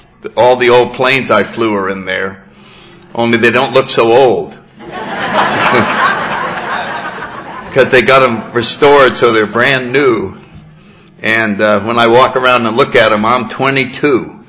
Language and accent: English; New Haven, Connecticut, United States; I grew up in New Haven, Connecticut. I was born in 1931.